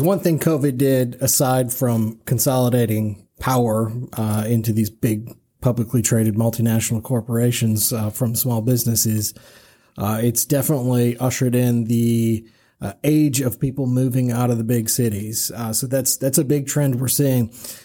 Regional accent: Michigan, United States; I'll tell you what, I grew up in Michigan and witnessed Detroit firsthand.

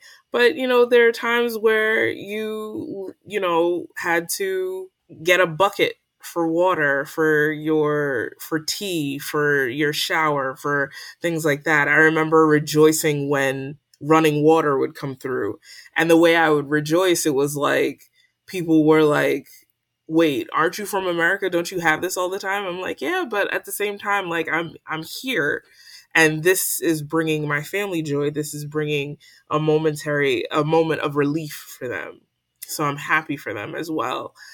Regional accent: United States; And like I'm Trinidadian. My background is Trinidadian. I'm first generation American.

